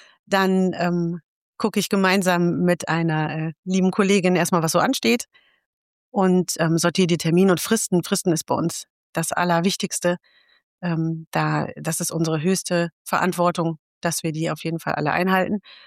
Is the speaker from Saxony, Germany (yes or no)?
no; Emmerich am Rhein, North Rhine-Westphalia, Germany; Und ich komme aus Emmerich am Rhein und fühle mich hier sehr wohl.